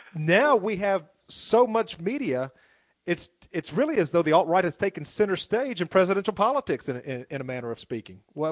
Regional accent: the South, United States; I just can't understand proper English as he speaks it, so I'm from the South, you know.

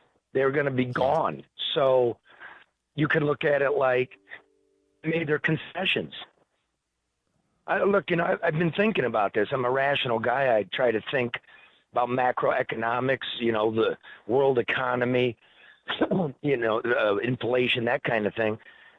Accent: Detroit, Michigan, United States; well, dude, I'm from Detroit, and I was raised like this.

